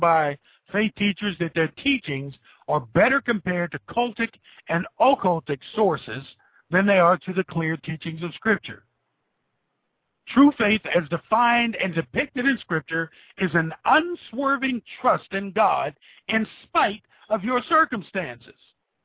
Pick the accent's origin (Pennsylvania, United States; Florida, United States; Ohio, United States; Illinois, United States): Ohio, United States; if I made the all-inclusive statement that all trees in my home state of Ohio were oak trees